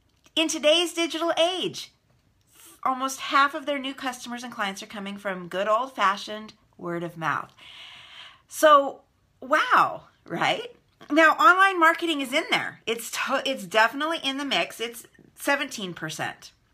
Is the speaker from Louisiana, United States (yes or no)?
no; Fresno, California, United States; By the way, Drip originated right here in my hometown of Fresno, so it's pretty cool.